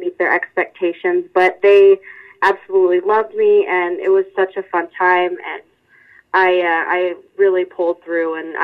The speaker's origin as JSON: {"language": "English", "town": "Wauseon", "region": "Ohio", "country": "United States", "tie": "born or raised there", "said": "Well, actually, I grew up in Wauseon my entire life, and my senior year we moved to Sand Creek because my dad wanted to take on his family farm."}